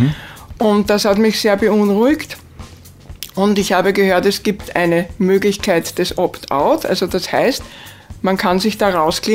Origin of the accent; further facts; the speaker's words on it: Vienna, Austria; Ja, ich komme aus Wien.